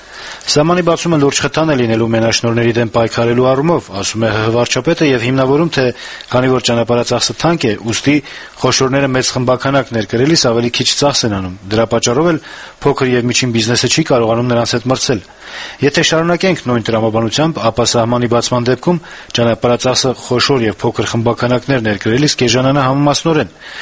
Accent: Karabakh, Azerbaijan; Գիտեք, անշուշտ ես արցախցի եմ

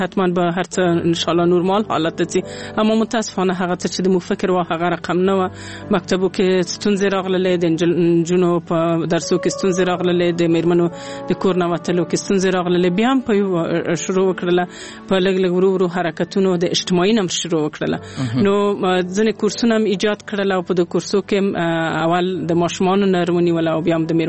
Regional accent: Kabul, Afghanistan; زه د کابل نه نه یم وتلی او ټول ژوند مې په کابل کې پیل کړی دی.

